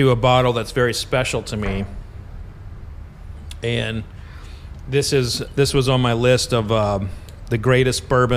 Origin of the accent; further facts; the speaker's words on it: Oklahoma, United States; I'm originally from Oklahoma.